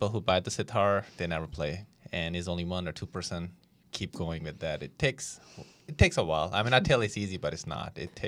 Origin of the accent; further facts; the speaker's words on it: San Jose, California, United States; also born or lived in Pakistan; I was born in Pakistan, but I came here at a very young age, and I was raised in San Jose.